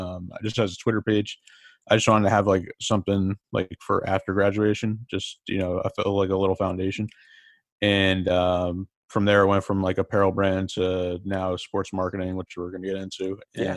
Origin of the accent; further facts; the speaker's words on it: West Haven, Connecticut, United States; Yeah, so I'm from West Haven, Connecticut.